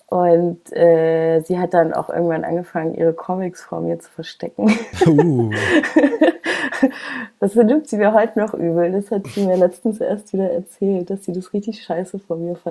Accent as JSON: {"language": "German", "town": "Munich", "region": "Bavaria", "country": "Germany", "tie": "born or raised there", "also_born_or_lived": "Vienna, Austria", "said": "Also ich bin nur in Wien geboren und ich bin aber in München aufgewachsen."}